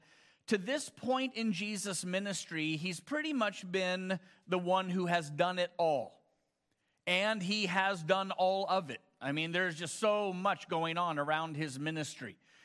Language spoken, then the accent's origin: English; Colorado Springs, Colorado, United States; I am from Colorado Springs.